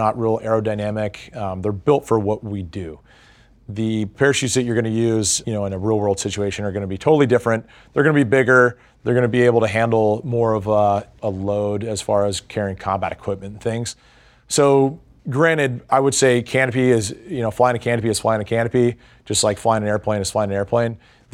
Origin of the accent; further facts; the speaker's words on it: San Diego, California, United States; just seeing that skyline from my hometown, you know, I'm from San Diego.